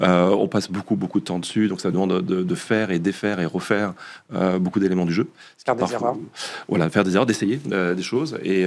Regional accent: France; nous, en tant que Français

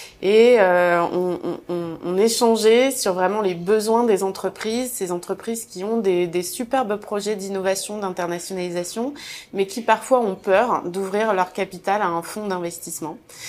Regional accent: Hauts-de-France, France; moi, je suis née dans le Nord. Ce que je veux, c'est contribuer à la création d'emplois. Il y avait trop de gens au chômage dans ma région.

